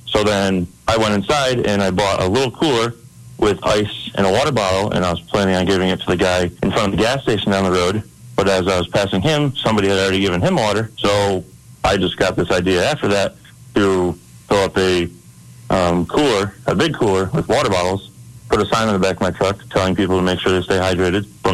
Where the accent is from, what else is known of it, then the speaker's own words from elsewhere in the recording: Milford, United States; You know, I love Milford. I grew up in Milford. I've always been here.